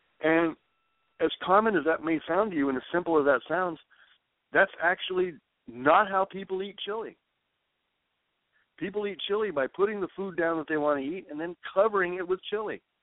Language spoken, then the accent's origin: English; New Mexico, United States; And I know you and I know we're both from New Mexico.